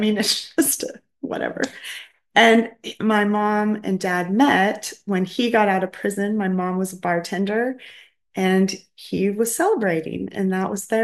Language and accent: English; Willamina, Oregon, United States; also born or lived in McMinnville; Okay, so I was born right here in McMinnville. If you're familiar with McMinnville, I was born at Walgreens, which used to be the hospital. My family moved to Willamina when I was, I think, about 3 years old. And so I spent my whole life there.